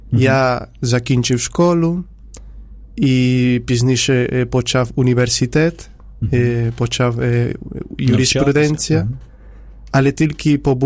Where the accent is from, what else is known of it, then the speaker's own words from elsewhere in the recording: Córdoba, Andalusia, Spain; Ukrainian is a second language; Я народився в Іспанії. І у місті, яке називається Кордова.